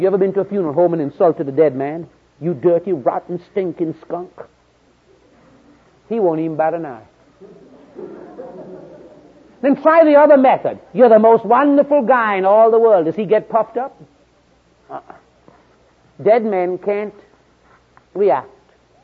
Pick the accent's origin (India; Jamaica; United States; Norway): Jamaica; born there; I'm a Britisher. You wonder where my accent is from, and I'm proud. You know, I was born in Jamaica, British Empire.